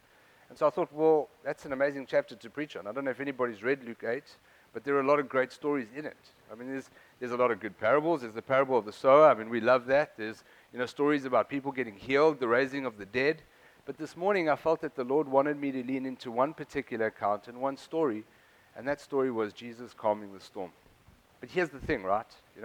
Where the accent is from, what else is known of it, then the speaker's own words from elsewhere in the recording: South Africa; now in United States; I am from South Africa.